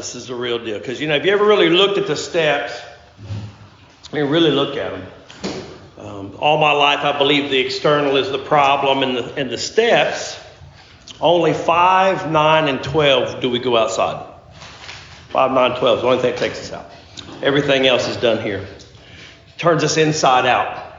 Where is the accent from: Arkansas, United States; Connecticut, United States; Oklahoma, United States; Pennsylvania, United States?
Oklahoma, United States; I became a bull rider because I'm from Oklahoma, which I should tell you